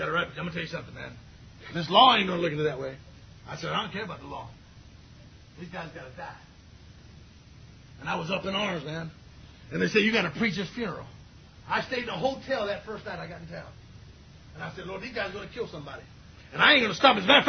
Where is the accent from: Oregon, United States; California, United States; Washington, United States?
California, United States; Riverside; And by the way, I'm from Riverside, not San Bernardino.